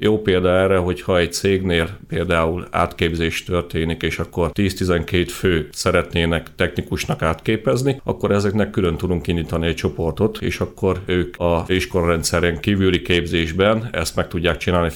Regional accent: Debrecen, Hajdú-Bihar, Hungary; Nyilván, tehát én debreceniként Debrecenben gondolkodom

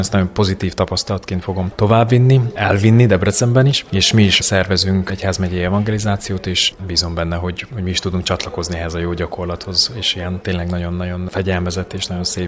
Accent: Zakarpattia Oblast, Ukraine; én ugyan Kárpátalján születtem és ott nőttem fel

